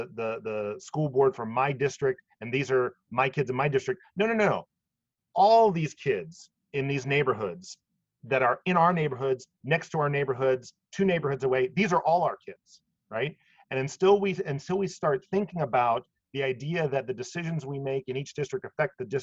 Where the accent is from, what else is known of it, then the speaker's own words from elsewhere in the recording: Florida, United States; now in Michigan, United States; I am a transplant from Florida to Michigan.